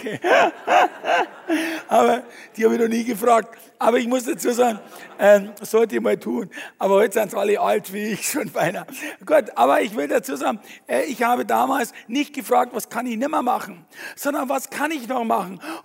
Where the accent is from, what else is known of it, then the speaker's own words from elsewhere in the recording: Fürstenfeldbruck, Bavaria, Germany; ich bin aufgewachsen in Fürstenfeldbruck bei München, ist genau in der Mitte zwischen Augsburg und München.